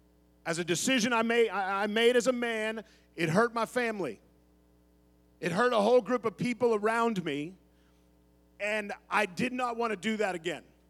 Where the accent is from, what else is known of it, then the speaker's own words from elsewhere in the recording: Pittsburgh, Pennsylvania, United States; We both born and raised in Pittsburgh. We grew up. She's the east side. I grew up Beaver County with Ben.